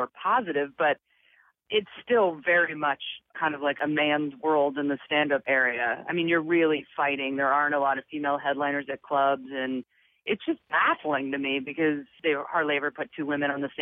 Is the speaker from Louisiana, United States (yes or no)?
no; New York, United States; also born or lived in Rhode Island; now in Los Angeles, United States; I was raised in New York. Yeah, I'm a New Yorker. I spent my time from New York. And then as a family, we moved to Rhode Island. So New York and Rhode Island are home.